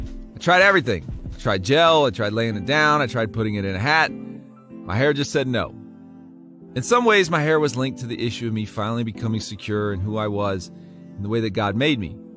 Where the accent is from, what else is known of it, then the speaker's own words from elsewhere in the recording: Florida, United States; In fact, growing up in South Florida, the highest compliment I could have ever gotten was for someone to say, "Hey, are you Cuban or Puerto Rican?"